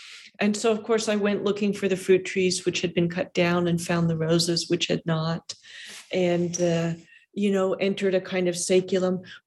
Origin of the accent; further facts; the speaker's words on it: California, United States; Of course, I'm a Californian.